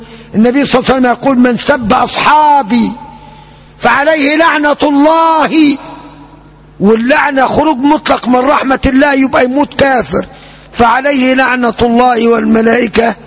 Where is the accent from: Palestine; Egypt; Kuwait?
Egypt; Upper Egypt; للناس الغلابة عندنا في الصعيد، واحنا صعايدة.